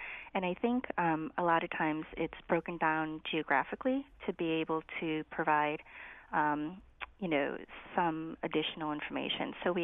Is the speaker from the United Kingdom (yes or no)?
no; Laos; now in Connecticut, United States; So I am a refugee from Laos. I consider myself Chinese Lao American. We were very fortunate to be able to come to the United States because we had sponsorship from a church in Wallingford.